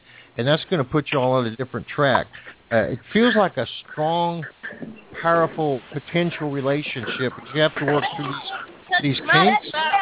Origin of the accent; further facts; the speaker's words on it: Plainfield, New Jersey, United States; born there; Tina, I was born in Plainfield, New Jersey.